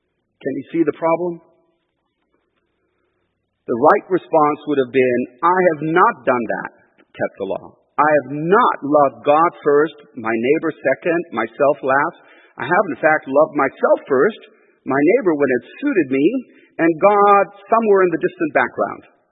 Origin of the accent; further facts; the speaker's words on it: Iran; I'm originally from Iran.